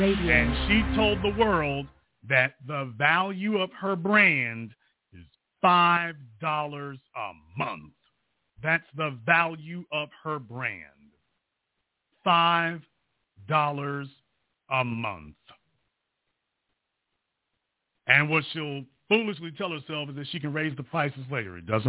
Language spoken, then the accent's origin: English; Louisiana, United States; I guess it's because I'm from Louisiana.